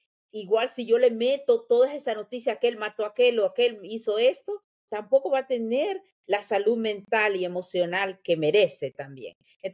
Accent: Tegucigalpa, Francisco Morazán, Honduras; Pero es que el ambiente en mi país, en Tegucigalpa y eso

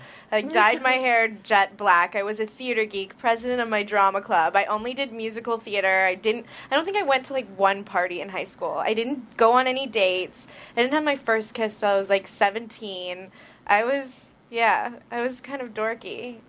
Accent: New Orleans, Louisiana, United States; We're from New Orleans. Come on.

